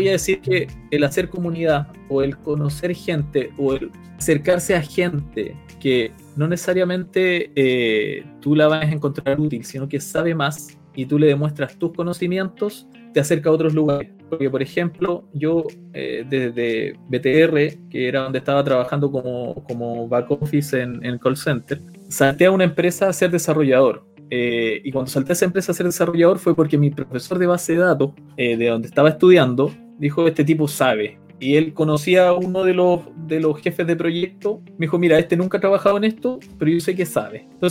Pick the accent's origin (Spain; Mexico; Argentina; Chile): Chile; En ese tiempo éramos puros chilenos, hoy día hay más extranjeros. Es raro que te conteste un chileno en uno de esos